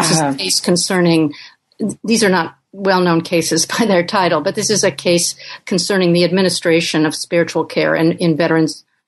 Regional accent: Uganda; I grew up in Uganda, in East Africa, where my father was an anthropologist working in Kampala at that time.

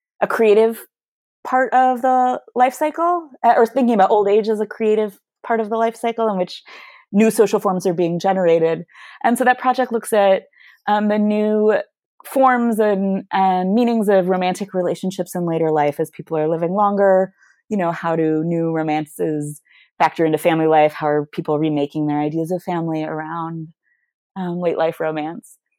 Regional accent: Michigan, United States; And I'm from Michigan originally, much like Michigan, actually.

